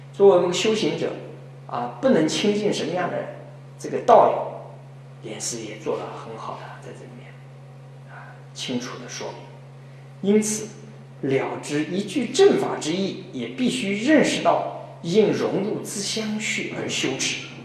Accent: China; 就像我们那天，我们这个中国人呢，我们作为中国人

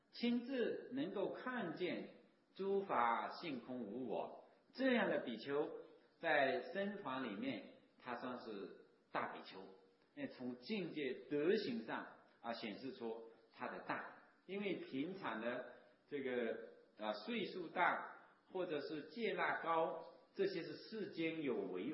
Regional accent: China

